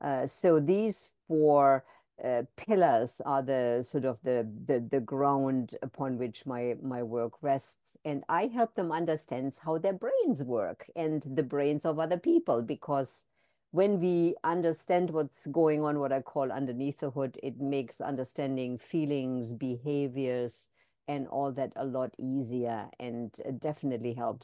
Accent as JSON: {"language": "English", "country": "Germany", "tie": "born or raised there", "also_born_or_lived": "United Kingdom / Canada", "second_language": "English", "moved": "as an adult", "lives_now": "United States", "said": "I am originally from Germany, grew up in Germany, and then my husband and I spent 10 years in the UK and 10 years in Canada before we came to the United States. So I picked up a little bit of all the accents"}